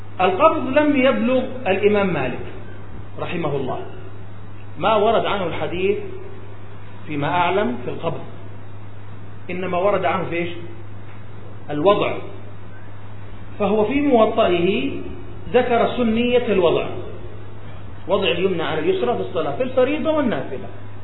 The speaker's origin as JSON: {"language": "Arabic", "country": "Saudi Arabia", "said": "عندنا في السعودية الناس يعني على مذهب الحنابلة عموما"}